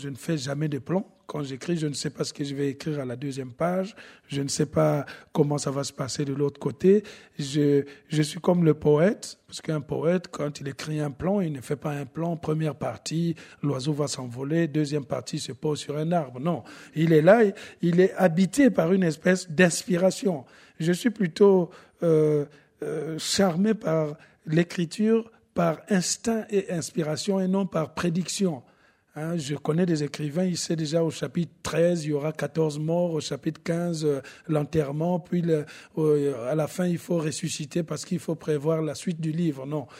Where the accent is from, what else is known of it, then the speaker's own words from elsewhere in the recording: Republic of the Congo; Il faut vraiment aller la creuser plutôt dans mon enfance, dans mon pays natal, le Congo-Brazzaville.